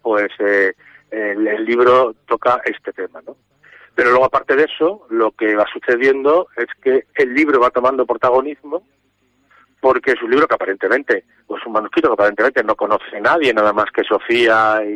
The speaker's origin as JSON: {"language": "Spanish", "town": "Madrid", "region": "Community of Madrid", "country": "Spain", "moved": "yes", "lives_now": "Castellón, Spain", "said": "yo soy de Madrid, aunque llevo 30 años viviendo en 31, o sea, para ser más exacto, viviendo en Castellón."}